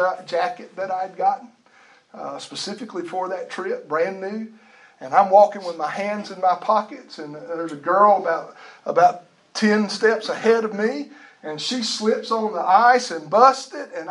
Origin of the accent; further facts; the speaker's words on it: Louisiana, United States; growing up in South Louisiana, I never was around snow or ice very much.